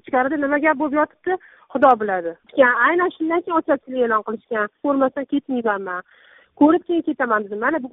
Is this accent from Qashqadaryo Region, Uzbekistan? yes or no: no; Tashkent, Uzbekistan; Toshkentdanman.